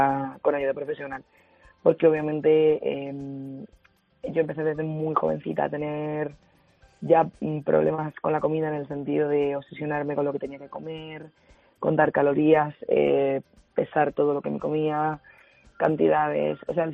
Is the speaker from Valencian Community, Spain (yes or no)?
no; Andalusia, Spain; como digo muchas veces, o como dicen en mi tierra, en Andalucía, estoy ya curada de espanto